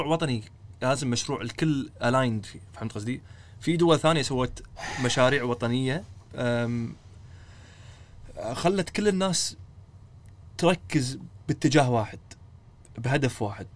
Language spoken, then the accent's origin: Arabic; Kuwait